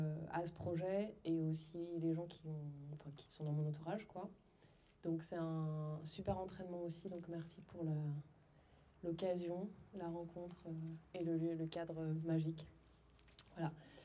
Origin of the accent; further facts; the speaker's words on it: Pays de la Loire, France; J'ai grandi en Pays de la Loire, dans un petit village de 1500 habitants. Je viens d'une famille qui n'a rien à voir avec la création, mais vraiment rien. Mon père est transfuge de classe, donc il est issu d'une classe populaire.